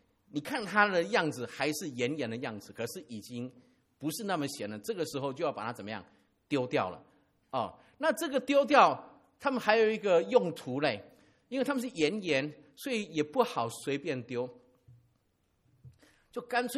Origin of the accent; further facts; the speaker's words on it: Taiwan; 我们在台湾我们讲闽南语